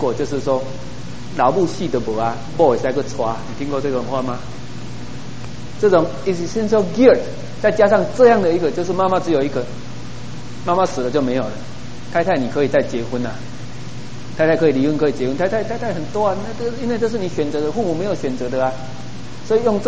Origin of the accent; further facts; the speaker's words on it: Taiwan; 这是我想我们台湾人或是华人最常不容易处理的问题